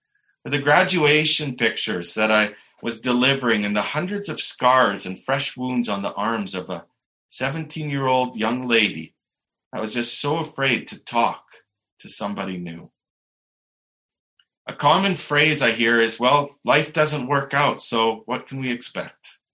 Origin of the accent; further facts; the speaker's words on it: Red Deer, Alberta, Canada; moved away as an adult; I grew up in Red Deer. I graduated from Lindsay Thurber in 1995, and I've returned often, having lots of friends and family still here, even though I left in 99.